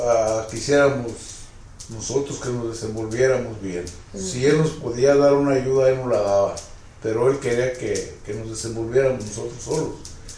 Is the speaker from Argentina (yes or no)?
no; Mexico; moved away as an adult; fue en 1964 cuando me vine y vivía de Bracero y ya. Ese año ya me devolví por mi casa y de ahí para acá ya no estaba yo en México.